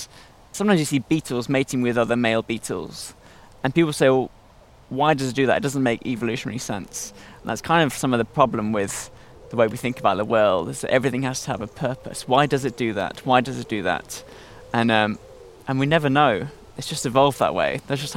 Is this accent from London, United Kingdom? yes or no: no; South East England, United Kingdom; I grew up in Oxfordshire, which is quite a green place to go up.